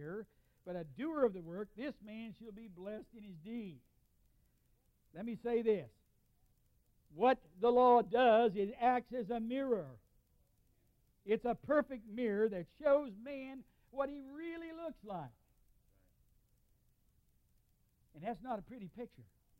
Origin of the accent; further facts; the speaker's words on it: United States; And I said, well, I'm an American.